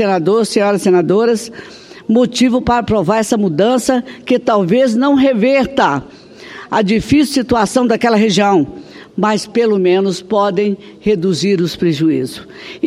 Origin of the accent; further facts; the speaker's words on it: Caratinga, Minas Gerais, Brazil; aquela região de Minas Gerais, minha terra natal, por exemplo, Caratinga